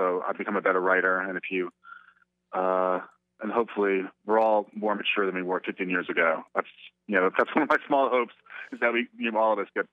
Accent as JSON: {"language": "English", "region": "New York", "country": "United States", "tie": "born or raised there", "said": "You know, I grew up in New York. There's always noise."}